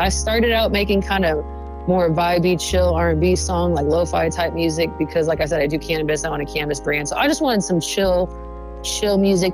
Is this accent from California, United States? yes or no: yes; Vallejo, California, United States; I've always been into music growing up in Vallejo.